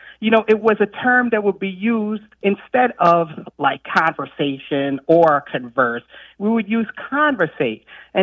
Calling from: Charleston, South Carolina, United States; Hi, hello. … from Charleston, South Carolina.

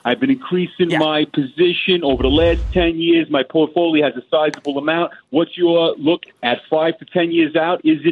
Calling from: Hoboken, New Jersey, United States; Hey, Jim, …, Hoboken, New Jersey.

